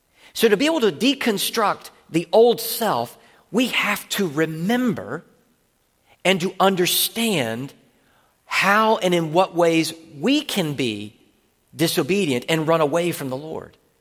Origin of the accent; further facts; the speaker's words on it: the South, United States; Again, I grew up in the South, where it's very clear you knew what the external behavioral markers were and weren't.